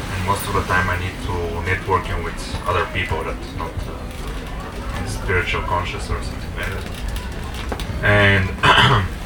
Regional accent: Bulgaria; I'm from Bulgaria

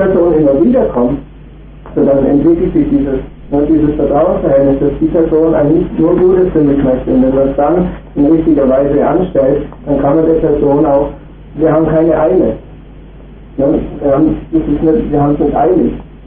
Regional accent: Essen, North Rhine-Westphalia, Germany; ich komme aus Essen

